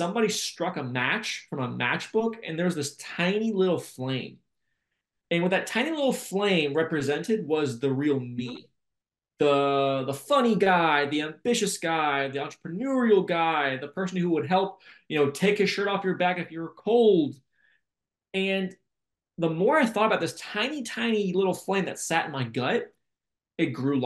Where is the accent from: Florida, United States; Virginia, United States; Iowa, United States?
Virginia, United States; Now, I'm from Virginia. In November, it's kind of hit or miss, but at that time it was a little cold.